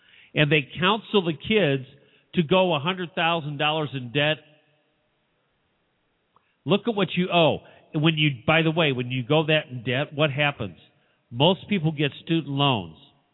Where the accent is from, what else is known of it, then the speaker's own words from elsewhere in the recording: St. Louis, Missouri, United States; Hey, look, I came from St. Louis. I guarantee you in St. Louis, there were people up there who were taking big advantage of the fact that they didn't need a voter card.